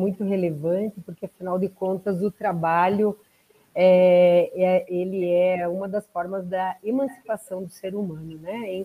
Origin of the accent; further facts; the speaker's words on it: Porto União, Santa Catarina, Brazil; sou de Porto União.